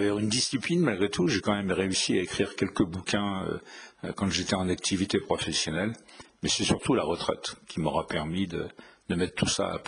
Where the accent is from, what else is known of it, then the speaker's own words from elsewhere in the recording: Reims, Grand Est, France; je suis rémois. Je suis né à Reims et j'habite depuis maintenant une bonne quarantaine d'années un petit village à quelques kilomètres de Reims qui s'appelle Les Méneux.